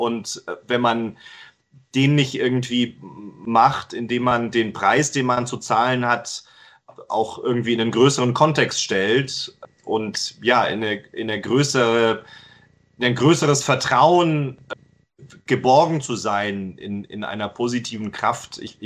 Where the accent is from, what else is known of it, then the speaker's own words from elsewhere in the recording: Baden-Württemberg, Germany; bei mir im Hotzenwald, im Südschwarzwald, wo ich aufgewachsen bin